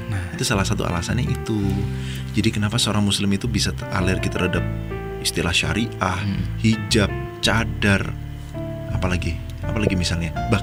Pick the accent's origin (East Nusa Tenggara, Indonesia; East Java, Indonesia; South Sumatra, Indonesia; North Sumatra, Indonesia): East Java, Indonesia; Malang; kalau ini bahasa orang Jawa ya, atau saya harus ngaku kalau saya orang Malang.